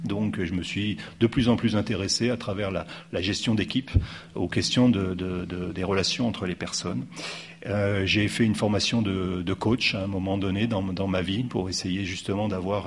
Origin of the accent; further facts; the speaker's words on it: Grenoble, Auvergne-Rhône-Alpes, France; moi j'ai un peu moins de 60 ans, je suis né à Grenoble et j'ai grandi dans cette ville.